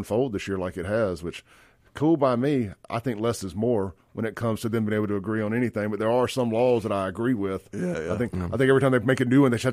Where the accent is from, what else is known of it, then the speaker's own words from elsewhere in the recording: Brandon, Mississippi, United States; Also, right there in my hometown, my little hideout, place you can easily find me. Two or three nights a week. Don't tell nobody. The downtown Brandon location.